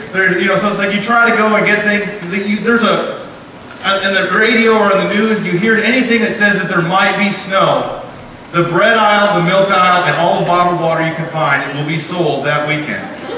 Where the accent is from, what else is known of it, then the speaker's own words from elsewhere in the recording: Wisconsin, United States; I grew up in Wisconsin